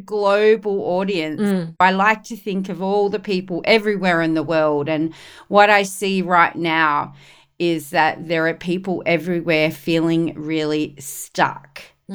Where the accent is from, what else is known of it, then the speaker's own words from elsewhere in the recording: Australia; I'm your host from Down Under